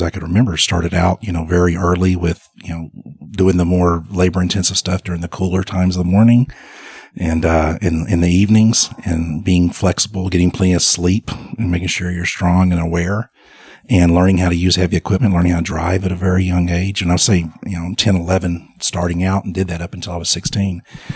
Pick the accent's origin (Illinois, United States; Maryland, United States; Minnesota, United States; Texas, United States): Texas, United States; Beckville; Yeah, I grew up in Northeast Texas, in a town probably no one's ever heard of called Beckville, Texas. 904 people.